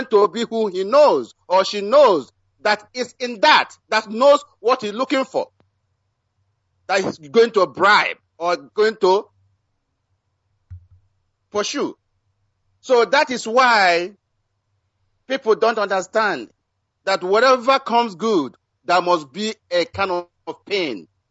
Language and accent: English; Mbidi, Imo, Nigeria; now in Dallas, United States; residing here in Dallas, Texas, in United States of America. And I'm from Mbidi, Umuekwe Mbidi in Oru West, in Biafra land.